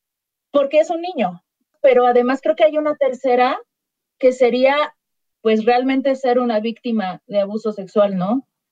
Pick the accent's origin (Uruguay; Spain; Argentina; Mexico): Mexico; como mujer mexicana, como todas, he sido también víctima de acoso sexual